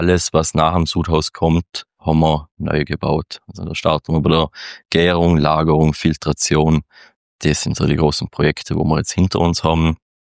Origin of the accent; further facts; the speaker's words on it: Vorarlberg, Austria; ich bin da ziemlich in der Nähe aufgewachsen